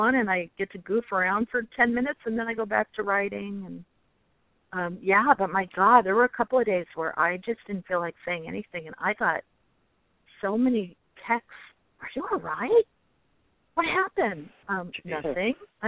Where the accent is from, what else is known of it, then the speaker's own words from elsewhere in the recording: New York, United States; But I'm Italian. I'm from New York. I can't stop talking as it is.